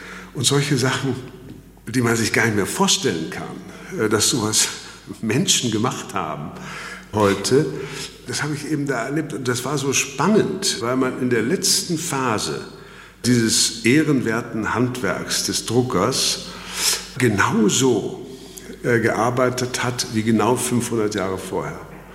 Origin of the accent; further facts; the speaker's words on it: Saxony-Anhalt, Germany; Ich bin ja auf dem Lande aufgewachsen bei meinen Großeltern, die einen großen Hof hatten, einen großen Bauernhof, also ein Rittergut nannte man das, in Sachsen, Thüringen. In dem Zwickel zwischen Sachsen und Thüringen ist das kleine Sachsen-Anhalt und da komme ich her. Bin also in den letzten Kriegsjahren geboren.